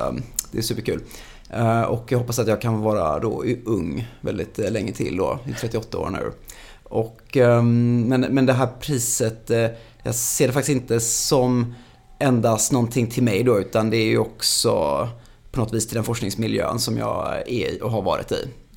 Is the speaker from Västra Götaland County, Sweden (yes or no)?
yes; Gothenburg, Västra Götaland County, Sweden; Nej, jag kom från Göteborg.